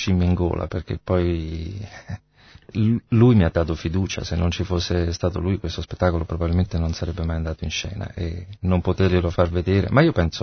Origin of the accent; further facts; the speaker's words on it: Rome, Lazio, Italy; Io sono romano, ho 50 anni